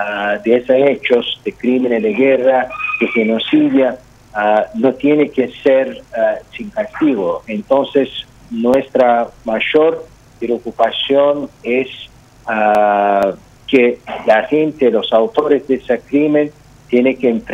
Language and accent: Spanish; Azerbaijan; es para los azerbaiyanos, para mi pueblo, es algo muy importante en términos de solidaridad